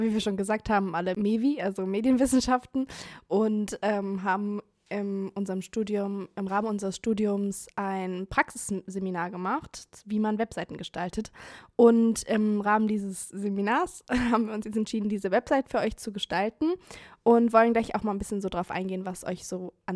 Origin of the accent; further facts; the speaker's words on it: Bonn, North Rhine-Westphalia, Germany; Ich bin hier in Bonn geboren. Das heißt, ich lebe mein ganzes Leben lang schon hier.